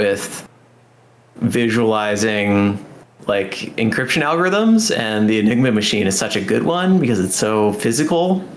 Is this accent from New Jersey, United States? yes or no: yes; New Jersey, United States; also born or lived in Virginia; I grew up in New Jersey. Okay. And then went to college in Virginia.